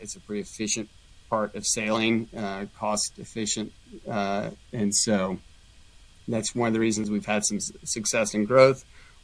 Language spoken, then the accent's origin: English; Texas, United States; But I did grow up on the Gulf Coast and grew up sailing.